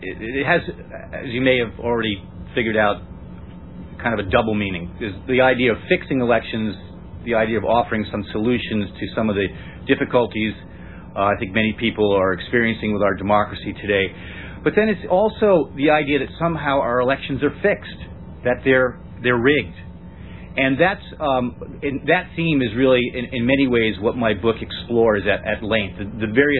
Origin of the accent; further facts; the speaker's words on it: San Francisco, California, United States; You know, California, for instance, where I live, I'm from San Francisco.